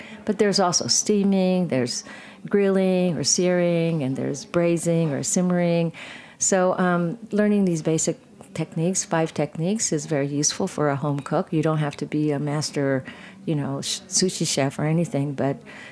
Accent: California, United States; Well, I think a lot of it had to do from growing up in California, spending time in California.

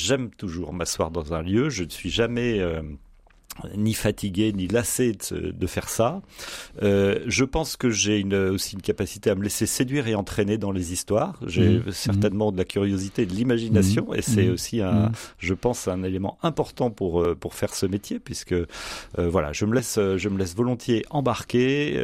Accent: Paris, Île-de-France, France; je continue à penser que je suis parisien. Voilà, c'est ma racine familiale, c'est là où réside la plupart de ma famille.

